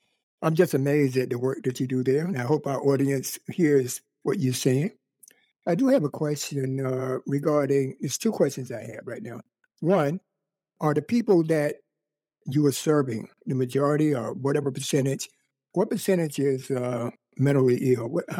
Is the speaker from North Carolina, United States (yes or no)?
yes; North Carolina, United States; I grew up in North Carolina, so yeah.